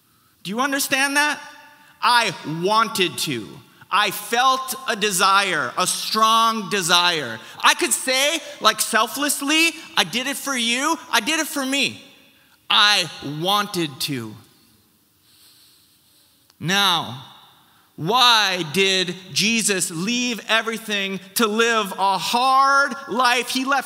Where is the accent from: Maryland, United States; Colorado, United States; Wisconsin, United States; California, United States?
Wisconsin, United States; moved away; I tell people, I came here from Wisconsin. I told you, came here from Wisconsin 5.5 years ago from the United States.